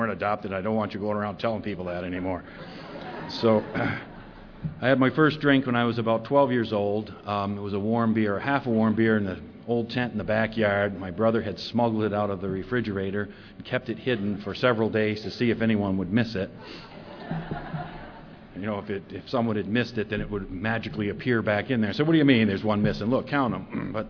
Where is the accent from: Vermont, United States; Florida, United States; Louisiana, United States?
Vermont, United States; born there; So I was born in Vermont. I started out as a child.